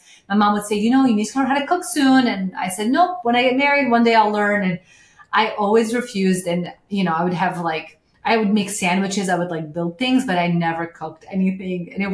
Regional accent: Sierra Leone; now in United States; We grew up in Sierra Leone

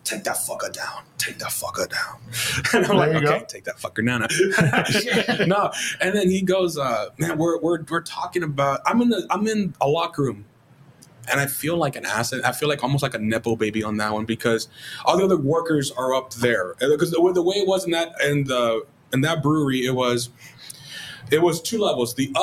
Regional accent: Texas, United States

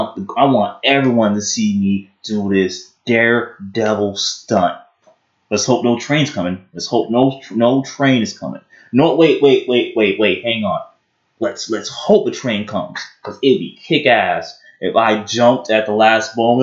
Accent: Brooklyn, New York, United States; So I'm talking about when I was in middle school. I'm going from Brooklyn to Queens, you know.

